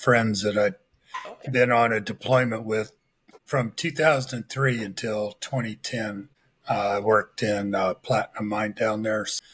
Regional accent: Toledo, Ohio, United States; born there; I was born in Toledo, Ohio in 1952.

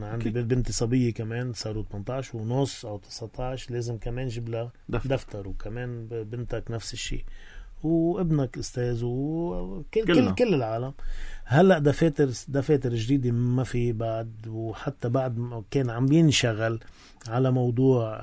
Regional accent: Syria; بس اني سوري عم نحكي صرنا بأرقام كتير متواضعة

